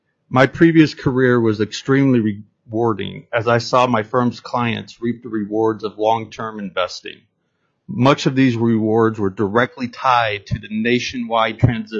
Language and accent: English; Anchorage, Alaska, United States; I'm from Anchorage, Alaska.